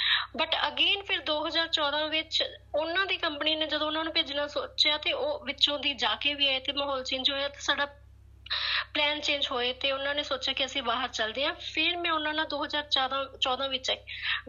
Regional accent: Tapali, Punjab, India; ਮੇਰਾ ਪਿੰਡ ਟਪਾਲੀ ਹੈ, ਜੋ ਬਠਿੰਡਾ ਵਿੱਚ ਆ, ਰਾਮਪੁਰਾ ਫੂਲ ਦੇ ਨੇੜੇ।

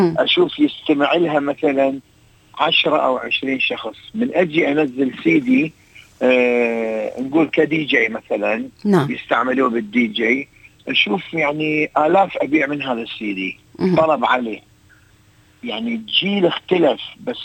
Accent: Iraq

